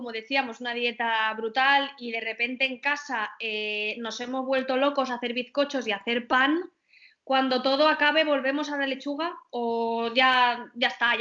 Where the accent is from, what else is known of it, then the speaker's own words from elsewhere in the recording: Valencia, Valencian Community, Spain; now in Barcelona, Spain; yo soy valenciana, tengo a toda mi familia en Valencia, pero todo esto me ha pillado en Barcelona.